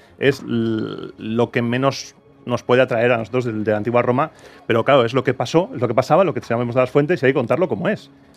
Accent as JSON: {"language": "Spanish", "country": "Spain", "said": "realmente somos nosotros los españoles de hoy, una mezcla de muchos pueblos"}